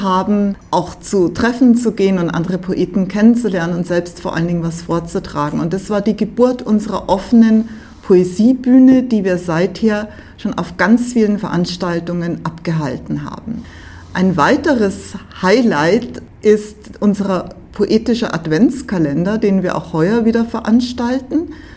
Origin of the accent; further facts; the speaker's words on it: Munich, Bavaria, Germany; ich bin eine Münchnerin und besonders Giesingerin